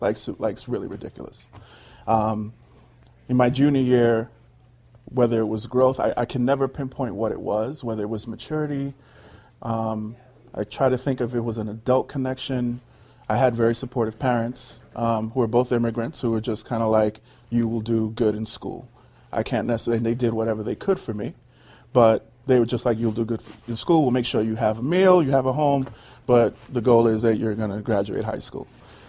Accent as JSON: {"language": "English", "town": "Bronx", "region": "New York", "country": "United States", "tie": "born or raised there", "said": "So I grew up, born and raised in the Bronx."}